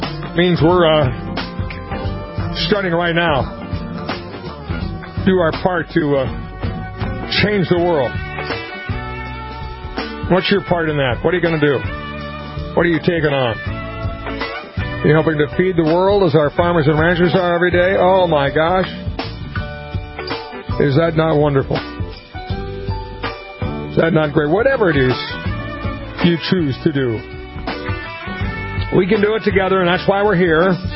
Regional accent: Montevideo, Minnesota, United States; He was from Granite Falls. I was from Montevideo.

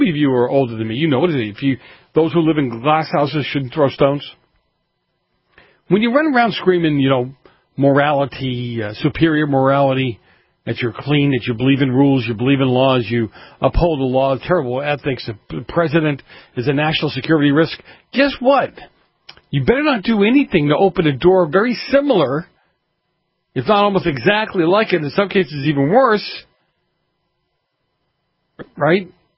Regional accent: Boston, Massachusetts, United States; Well, I was, you know, growing up in Boston, I always joked that we had more colleges per square mile than there were churches in the country

